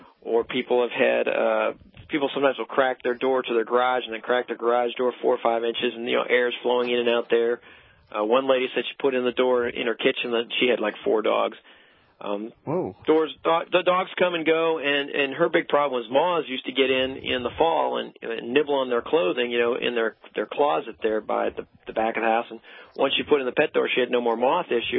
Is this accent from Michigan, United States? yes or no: yes; Michigan, United States; I was born and raised in Michigan.